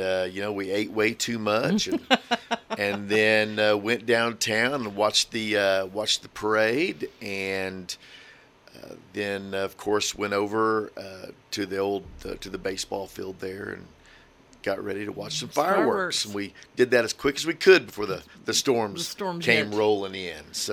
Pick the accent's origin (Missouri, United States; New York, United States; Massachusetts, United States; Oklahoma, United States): Oklahoma, United States; Spavinaw; Well, we went to my hometown, Spavinaw, America, the big metropolis of Spavinaw.